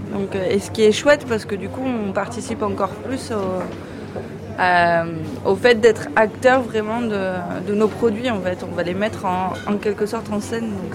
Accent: Nouvelle-Aquitaine, France; Alors, en fait, je viens du Pays Basque, et quand j'ai habité au Pays Basque

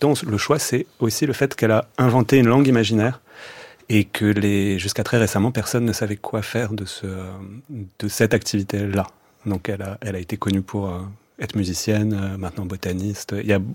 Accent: Strasbourg, Grand Est, France; also born or lived in Brazil; vers le milieu des années 2000, j'étais parti vivre au Brésil. Donc moi, je suis strasbourgeois d'origine.

